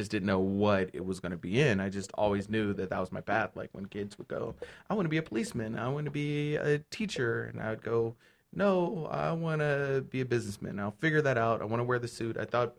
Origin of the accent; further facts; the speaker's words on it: Inglewood, California, United States; I'm from Inglewood as well. I was born and raised L.A., native or Inglewood native. This is my city, my home.